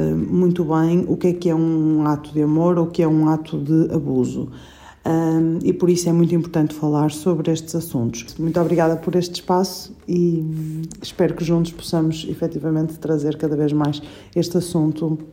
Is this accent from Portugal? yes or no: yes; Porto, Norte, Portugal; tenho 33 anos, sou do Porto, sou nutricionista